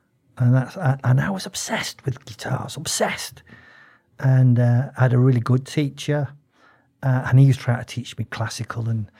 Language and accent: English; Manchester, North West England, United Kingdom; born there; I was born in Manchester from an Irish family. My mother was born in Dublin, as was all her sisters and brothers.